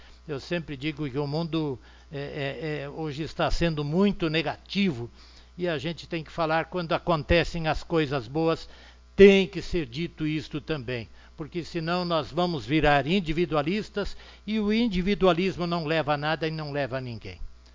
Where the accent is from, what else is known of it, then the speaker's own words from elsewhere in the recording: Arroio do Meio, Rio Grande do Sul, Brazil; nós somos de Arroio do Meio.